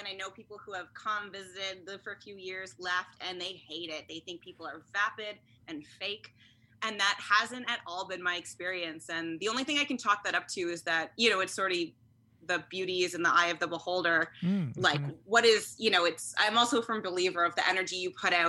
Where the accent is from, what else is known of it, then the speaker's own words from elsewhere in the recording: Canada; Although I get called out as a Canadian all the time because I'll drop an A or I'll drop my O's.